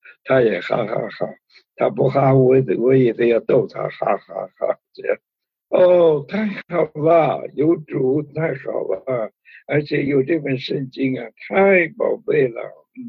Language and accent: Chinese; China; 我们中国人的这个儒家的学说孔孟之道啊，讲了很多道理，但是没有一个讲到啊身后的事情